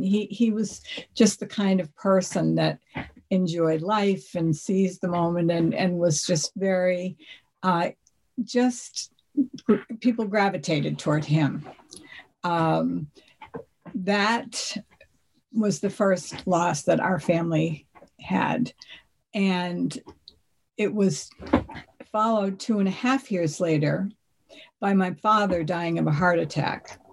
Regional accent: Hingham, Massachusetts, United States; I grew up in Hingham, a lovely town on the South Shore of Massachusetts, and I was part of a family of five.

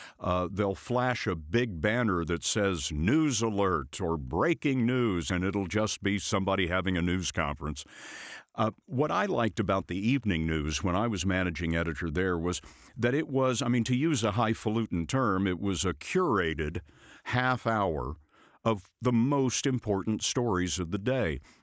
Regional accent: Lubbock, Texas, United States; I was growing up in West Texas in a town called Lubbock, and I really wanted to work at the newspaper there when I was in high school.

